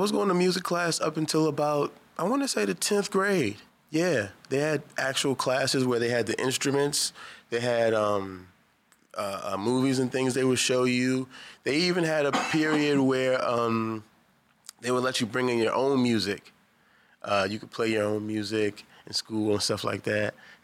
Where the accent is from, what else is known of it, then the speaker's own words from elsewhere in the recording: Baltimore, Maryland, United States; I'm from here. Born and raised Baltimore, Maryland. All my life.